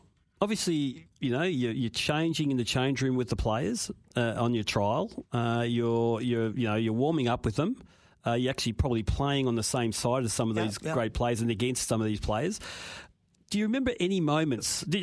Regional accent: Australia; we grew up obviously in Australia.

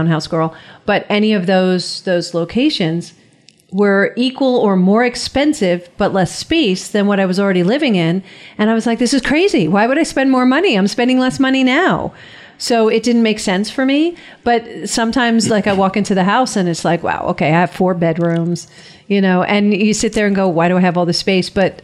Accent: Dix Hills, New York, United States; because I grew up in Dix Hills, and I remember when my parents sold that house

